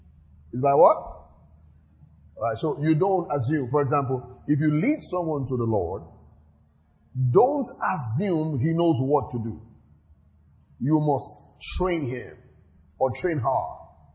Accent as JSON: {"language": "English", "country": "Nigeria", "said": "I'm an African. And I'm not just an African, I'm a Nigerian."}